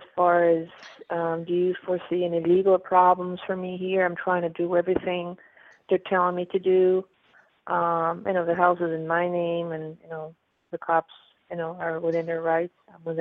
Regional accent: Pennsylvania, United States; in I'm in the US. I'm calling on the East Coast. I'm from Pennsylvania.

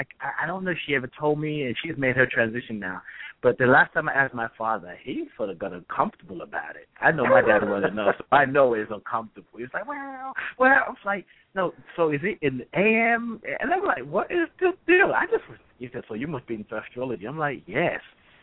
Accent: England, United Kingdom; born there; I was born in England

